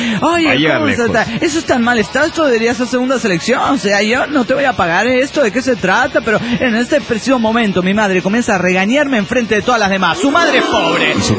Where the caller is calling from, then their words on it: Caracas, Capital District, Venezuela; Desde Caracas, Venezuela, aquí en la falda del Ávila, comunicándome, panas.